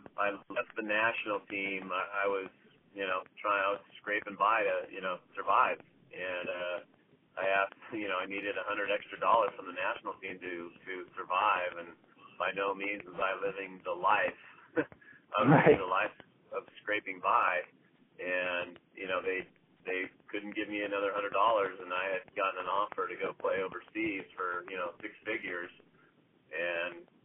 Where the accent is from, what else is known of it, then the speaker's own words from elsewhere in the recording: Laguna Beach, California, United States; growing up in Laguna Beach, I really did not play beach volleyball very much.